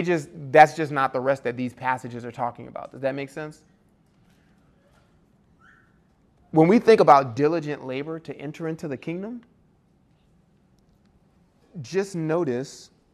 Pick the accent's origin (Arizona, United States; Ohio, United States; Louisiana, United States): Louisiana, United States; New Orleans; And I'm from New Orleans. We eat really good.